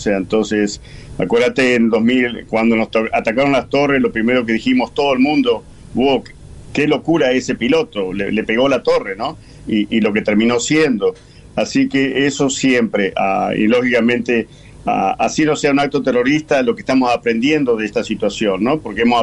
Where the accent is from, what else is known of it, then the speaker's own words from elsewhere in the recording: Argentina; now in Maryland, United States; yo llegué aquí de Argentina en el año 82 y siempre he estado aquí en el estado de Maryland. Y mis últimos 15 años de servicio en la ciudad de Baltimore